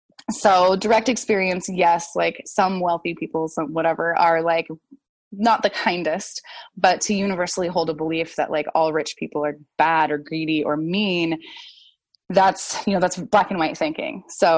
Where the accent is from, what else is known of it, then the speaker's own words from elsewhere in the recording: United States; We grew up in America. We grew up in the Western world. We've got money stories.